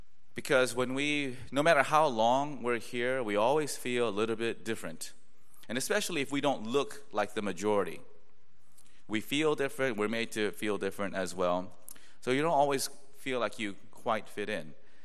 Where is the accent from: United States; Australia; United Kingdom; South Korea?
South Korea; We have two polities in my home country of Korea.